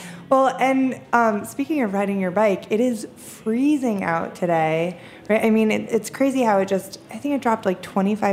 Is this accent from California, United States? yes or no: no; New York, United States; I'm from New York, but I'm sure people have been growing food